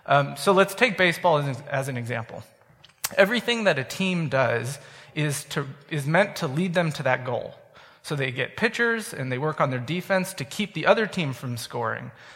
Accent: San Francisco, California, United States; I'm from San Francisco. We don't grow stuff.

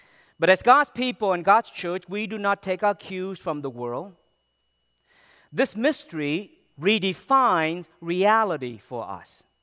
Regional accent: United States; I grew up in America as an Asian American who experienced, I can tell you, vivid memories.

